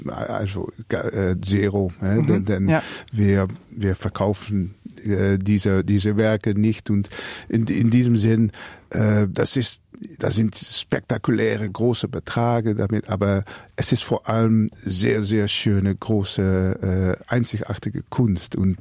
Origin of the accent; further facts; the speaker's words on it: Netherlands; German is a second language; ich bin Niederländer